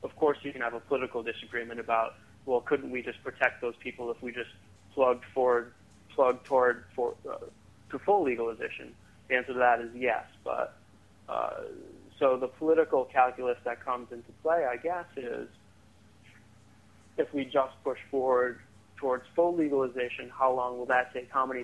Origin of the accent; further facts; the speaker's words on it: Rhode Island, United States; My personal perspective, as I mentioned before, I'm from Rhode Island, and I was involved in an effort to pass a medical marijuana bill there.